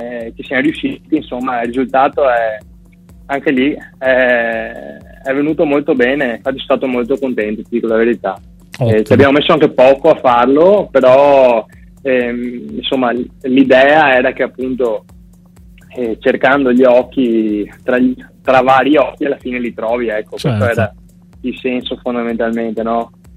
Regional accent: Santa Maria di Sala, Veneto, Italy; Ho fatto la prima serata un mesetto e mezzo fa nel mio paese, sono di Santa Maria di Sala, provincia di Venezia

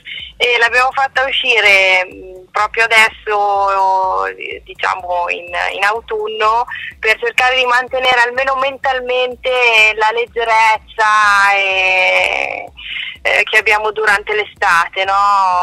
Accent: Pavia, Lombardy, Italy; Federico e io siamo di Pavia

